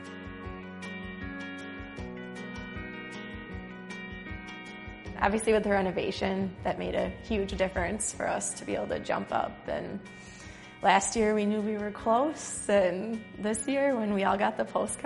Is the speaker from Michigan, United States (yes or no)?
no; Green Bay, Wisconsin, United States; And I mean, just growing up in Green Bay and since a young age, it's only gotten stronger